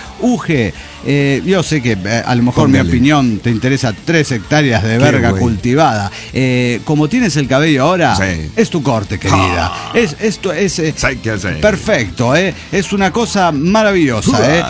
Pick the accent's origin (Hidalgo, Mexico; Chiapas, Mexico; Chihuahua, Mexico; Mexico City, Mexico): Mexico City, Mexico; de Ciudad de México.